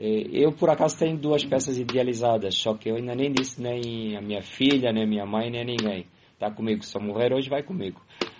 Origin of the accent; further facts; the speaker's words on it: Angola; Mas eu sou angolano e eu sinto-me na obrigação de trazer a peça para Angola.